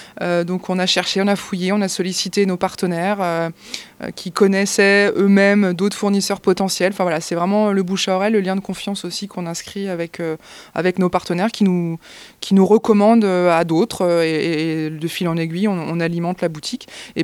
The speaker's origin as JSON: {"language": "French", "region": "Centre-Val de Loire", "country": "France", "said": "Moi je suis d'originaire du Berry au départ"}